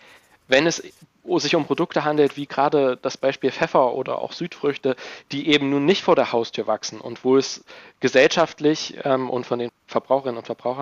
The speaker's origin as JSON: {"language": "German", "region": "Saxony-Anhalt", "country": "Germany", "said": "Ich lebe in Sachsen-Anhalt und das ist eine ganz persönliche, oder ich komme aus Sachsen-Anhalt"}